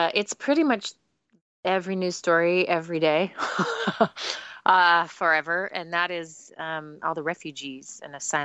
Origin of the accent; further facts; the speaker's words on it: United States; but they also see me as powerful because I'm American, even though I'm not powerful.